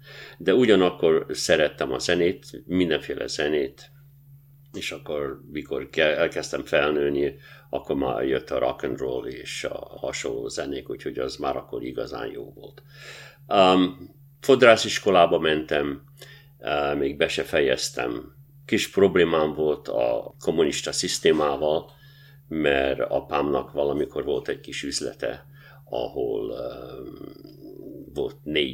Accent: Budapest, Hungary; Hát én Budán születtem, Budán nőttem fel, a déli pályaudvarnál

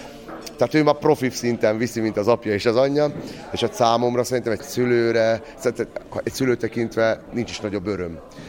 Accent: Southern Slovakia, Slovakia; tehát felvidékiek vagyunk.

